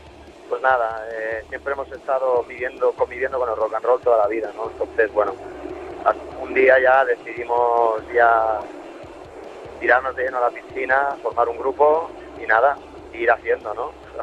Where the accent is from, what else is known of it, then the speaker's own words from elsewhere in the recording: Barcelona, Catalonia, Spain; Y te preguntan dónde eres y dices, no, bueno, en español, ¿sabes? De Barcelona.